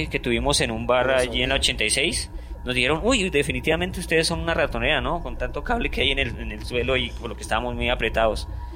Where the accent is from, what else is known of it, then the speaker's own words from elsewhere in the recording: Tunja, Boyacá, Colombia; now in Bogotá, Colombia; Sí, yo soy de Tunja. Pero ya llevo aquí 8 años, entonces.